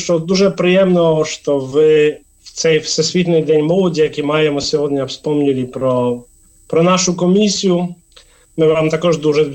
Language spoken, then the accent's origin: Ukrainian; Poland; Ukrainian is a second language; Я поляк, родився в Польщі